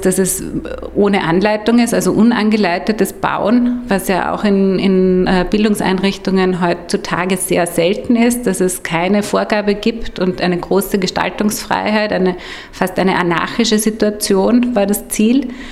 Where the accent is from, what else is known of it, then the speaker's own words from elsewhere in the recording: Linz, Upper Austria, Austria; now in Berlin, Germany; Bin aus Linz, wohne in Berlin und jetzt fühle ich mich schon ein wenig ebenseherisch.